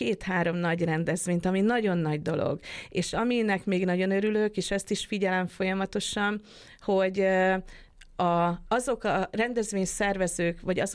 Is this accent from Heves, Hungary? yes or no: no; Szeged, Csongrád-Csanád, Hungary; nagy előnyt is jelentett az is, hogy én szegediként kicsit másképp is láttam meg Füredet talán